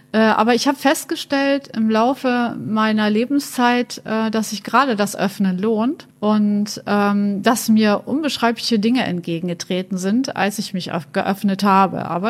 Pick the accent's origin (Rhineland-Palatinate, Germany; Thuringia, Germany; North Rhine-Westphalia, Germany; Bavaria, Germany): Bavaria, Germany; Munich; born there; ich bin jetzt 54 Jahre alt und bin in München geboren und lebe aber seit Urzeiten in Düsseldorf und fühle mich auch als Düsseldorfer.